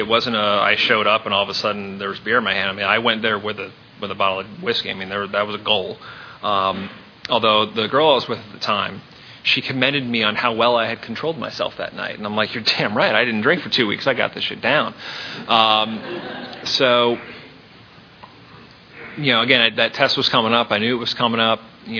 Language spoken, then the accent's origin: English; Florida, United States; I grew up in Florida. You know, I didn't know what elevation was. We don't have that here.